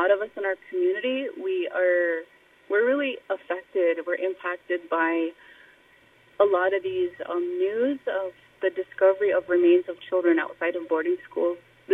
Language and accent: English; United States; Yeah, I think that is one of the biggest goals that we have as Indian people, is to heal, you know, to recover.